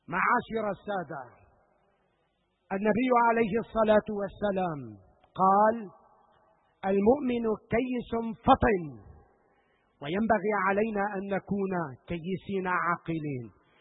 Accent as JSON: {"language": "Arabic", "country": "Syria", "said": "فنحن كسوريين جدير بنا يا سادة أن نحذو حذو العقلاء والعلماء، لا أن نترك أوطاننا"}